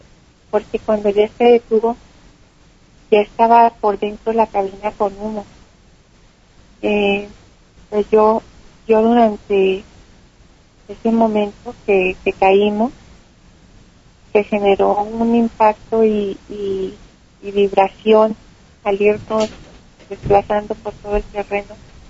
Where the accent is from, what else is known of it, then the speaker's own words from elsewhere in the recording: Durango, Mexico; now in Bogotá, Colombia; yo soy de Durango, originaria de Durango. Me dirigí allá a Bogotá porque yo resido en Bogotá.